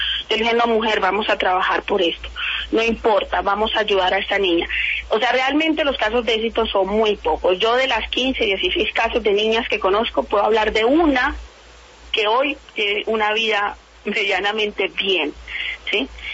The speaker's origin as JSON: {"language": "Spanish", "country": "Colombia", "said": "nosotros como colombianos no estamos preparados"}